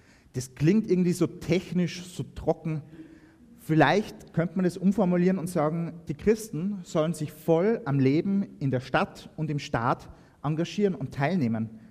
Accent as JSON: {"language": "German", "country": "Austria", "said": "wie wir das als Österreicher ja auch immer wieder gern machen?"}